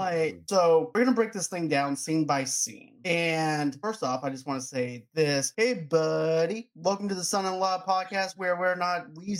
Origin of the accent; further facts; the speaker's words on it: Boston, Massachusetts, United States; Exactly, and I'm from Boston, so.